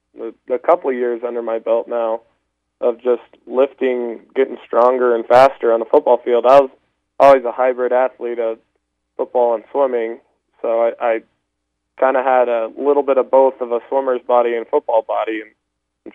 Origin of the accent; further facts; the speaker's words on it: Wyoming, United States; we're both from Wyoming, both playing for similar-sized schools